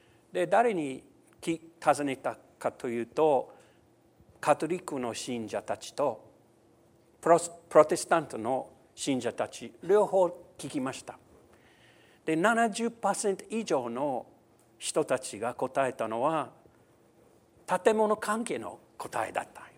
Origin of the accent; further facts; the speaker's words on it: United States; Japanese is a second language; now in Japan; まあ、アメリカ人ですから、まあ、日本にいるから